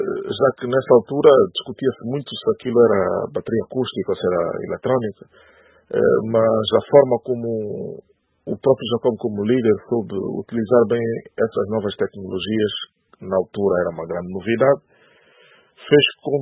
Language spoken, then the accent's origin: Portuguese; Benguela, Angola; nós estávamos num espetáculo na minha cidade natal, Benguela